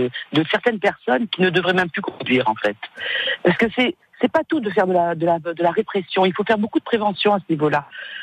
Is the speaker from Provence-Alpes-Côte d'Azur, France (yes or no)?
no; Borgo, Corsica, France; Vous sortez de Bastia. Moi, je viens de Borgo, par exemple.